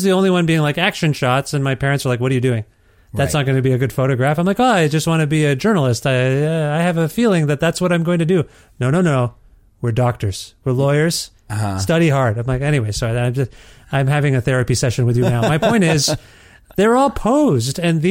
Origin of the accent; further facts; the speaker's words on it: Ontario, Canada; I'm from Ontario